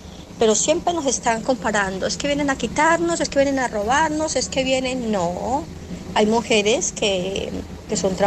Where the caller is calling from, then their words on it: Barcelona, Catalonia, Spain; de Barcelona.